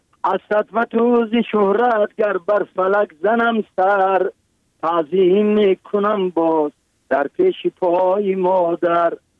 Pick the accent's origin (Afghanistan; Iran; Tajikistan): Tajikistan; برای وطنم، برای تاجیکستان عزیزم